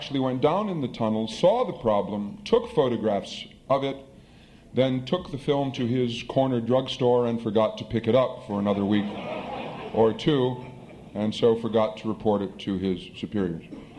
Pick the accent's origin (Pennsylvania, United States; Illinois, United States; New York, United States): Illinois, United States; Chicago; as a Chicagoan, I would like to note the extraordinary lengths to which we of this city went